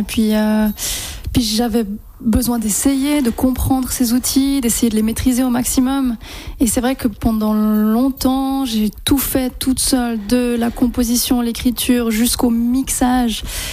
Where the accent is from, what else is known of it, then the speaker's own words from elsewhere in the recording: Orcières, Provence-Alpes-Côte d'Azur, France; quand on a grandi à Orcières, qui était à l'époque encore un tout petit village